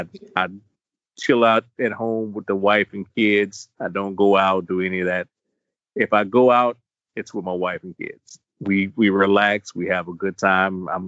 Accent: the South, United States; growing up in the South, we had our parents, grandparents

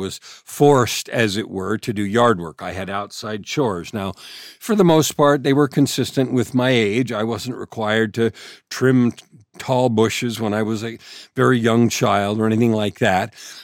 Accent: San Francisco, California, United States; born there; I've always lived in sort of a suburban area. I was born in San Francisco, and my first very few years, 3 years, I think, were in an apartment.

